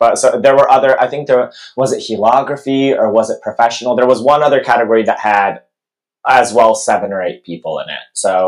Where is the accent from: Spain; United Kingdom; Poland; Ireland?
Poland; English is a second language; moved away; nobody besides my home country knew who the hell I was, you know? So it was like, if this guy who flew over from Poland, like, if he does very well, like, well done for him.